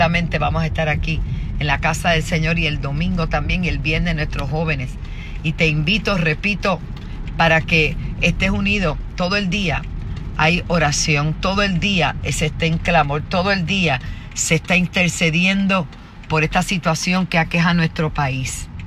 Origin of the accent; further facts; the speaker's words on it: Puerto Rico; Yo soy puertorriqueña y llevo casi 40 años en mi tierra